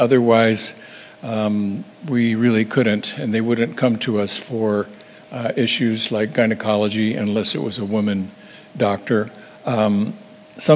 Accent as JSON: {"language": "English", "country": "Cambodia", "tie": "born or raised there", "also_born_or_lived": "Vietnam / Thailand", "said": "although I grew up in Cambodia and spent time in Cambodia and Vietnam and even Thailand"}